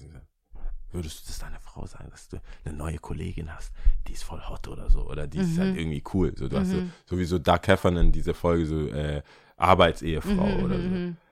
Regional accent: Stuttgart, Baden-Württemberg, Germany; aber wir sind halt Stuttgarter

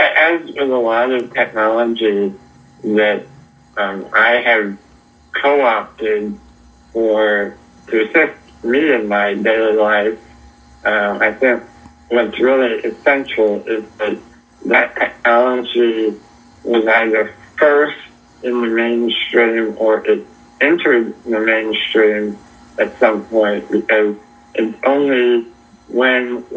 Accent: Raleigh, North Carolina, United States; We grew up in Raleigh, North Carolina.

